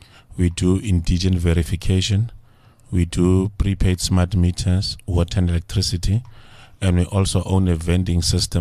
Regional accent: Kimberley, Northern Cape, South Africa; now in Centurion, South Africa; I'm originating from Kimberley. Mm-hmm. I was here in Centurion staying, being unemployed.

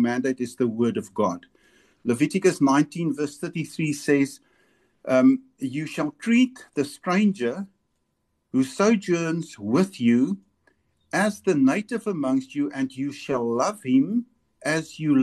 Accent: South Africa; I'm not giving my opinion as a South African, because if I do, it will be unreliable.

